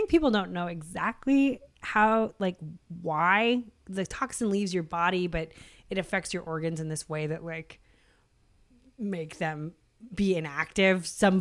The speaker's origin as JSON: {"language": "English", "town": "Seattle", "region": "Washington", "country": "United States", "tie": "born or raised there", "said": "Like I grew up in Seattle. There's just nothing poisonous there."}